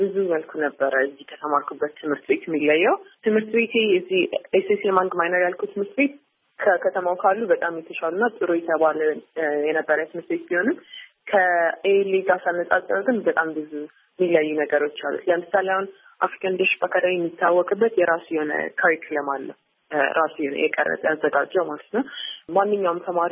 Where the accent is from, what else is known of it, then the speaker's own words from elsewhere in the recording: Bahir Dar, Amhara, Ethiopia; ያደኩት ባህር ዳር ከተማ ውስጥ ነው። ኢትዮጵያ አፍሪካን ሊደርሺፕ አካዳሚ ከመሄዴ በፊት የአስረኛ ክፍል የተማርኩት ባህር ዳር ውስጥ ኤስኤስ ሄርማን ግማይነር የሚባል ትምህርት ቤት ነው።